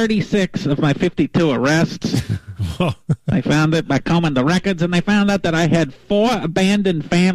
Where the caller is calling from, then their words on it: New Jersey, United States; I'm calling you from my campaign headquarters in the New Jersey.